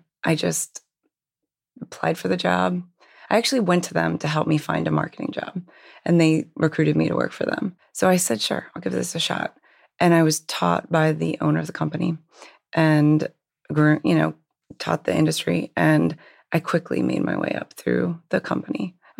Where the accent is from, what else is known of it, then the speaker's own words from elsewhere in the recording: Hershey, Pennsylvania, United States; I actually grew up in Hershey, Pennsylvania.